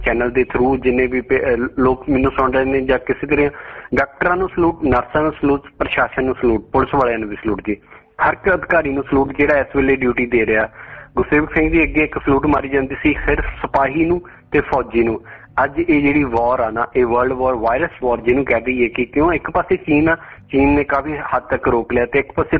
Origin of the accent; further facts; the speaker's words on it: Nawanshahr, Punjab, India; ਮੈਂ ਨਵਾਂਸ਼ਹਿਰ ਜ਼ਿਲ੍ਹੇ ਤੋਂ ਬਿਲੋਂਗ ਕਰਦਾ